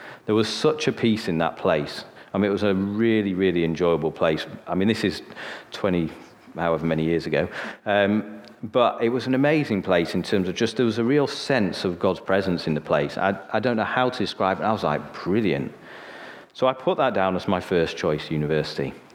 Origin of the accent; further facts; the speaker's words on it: Sheffield, Yorkshire and the Humber, United Kingdom; Now, I grew up in Sheffield, so I'm from the north, so I've got none of this north-south kind of like looking at the north going, oh, I don't like it.